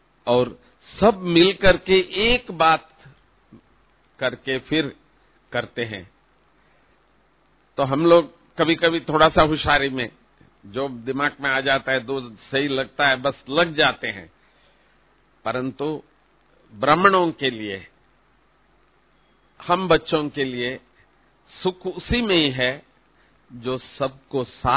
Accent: South India, India; मैं वैसे भी साउथ से हूं, दक्षिण से हूं

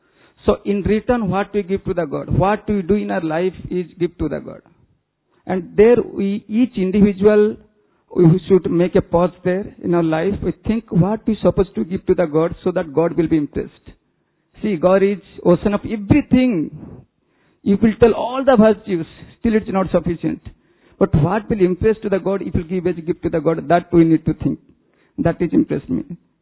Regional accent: Hyderabad, Telangana, India; I'm from Hyderabad.

